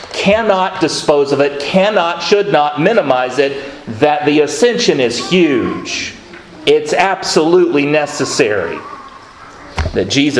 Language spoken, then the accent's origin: English; the South, United States; I said, oh, I can't do that. I'm from the South. We would never do anything like that.